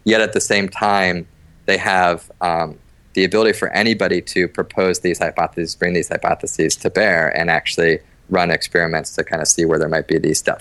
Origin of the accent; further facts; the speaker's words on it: Cleveland, Ohio, United States; So I grew up in Cleveland